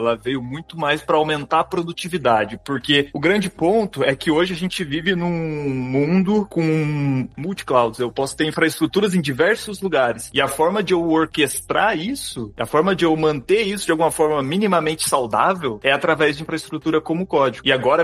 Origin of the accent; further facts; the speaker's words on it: Curitiba, Paraná, Brazil; Você sabe que eu sou de Curitiba e aqui, de vez em quando vem uns carioca pra cá